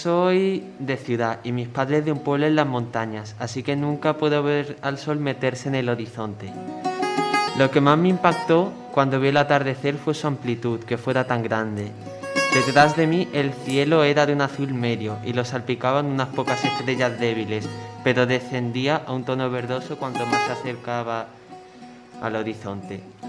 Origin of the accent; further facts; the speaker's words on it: Córdoba, Andalusia, Spain; Yo soy de Córdoba. Sí, de Córdoba capital.